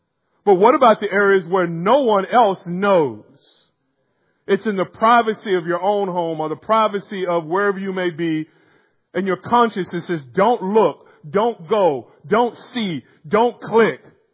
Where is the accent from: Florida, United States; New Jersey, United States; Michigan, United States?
Florida, United States; now in Baltimore, United States; Now, growing up in Florida, I know the fever heat of summer. But you know the fever heat of summer here in Baltimore, do you not?